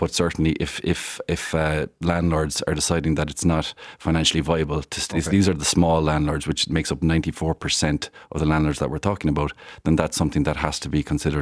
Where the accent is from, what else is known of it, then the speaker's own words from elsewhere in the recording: Clonakilty, Munster, Ireland; in my own constituency, in my hometown of Clonakilty.